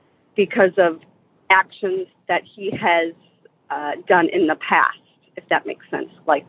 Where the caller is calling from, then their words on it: St. Louis, Missouri, United States; I'm calling from the St. Louis area.